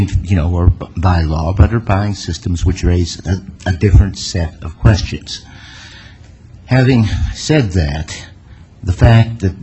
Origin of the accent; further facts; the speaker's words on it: Chicago, Illinois, United States; born there; Look, I was born in Chicago.